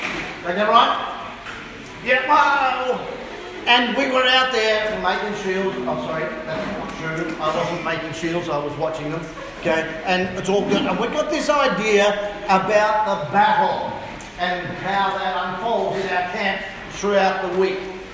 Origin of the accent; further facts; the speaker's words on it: Hobart, Tasmania, Australia; also born or lived in Brisbane; I come from Hobart in Tasmania, but I lived for 15 years in Brisbane, so I should acclimatise by about Friday morning.